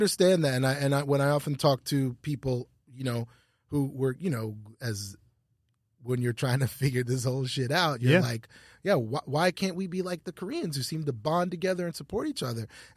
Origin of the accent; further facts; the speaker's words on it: Ottawa, Ontario, Canada; So I grew up in Ottawa